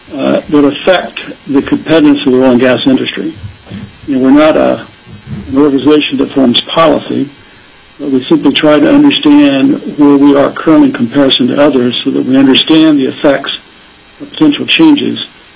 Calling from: Anchorage, Alaska, United States; I'm calling in from Anchorage.

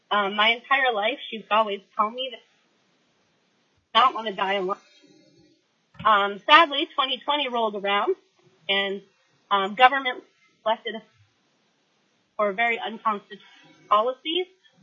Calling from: Big Lake, Alaska, United States; I'm calling from Big Lake, Alaska.

